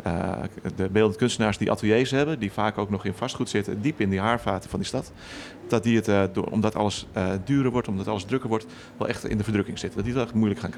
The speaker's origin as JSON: {"language": "Dutch", "town": "Amsterdam", "region": "North Holland", "country": "Netherlands", "said": "Ik denk altijd van, ja, we boffen maar als Amsterdammers."}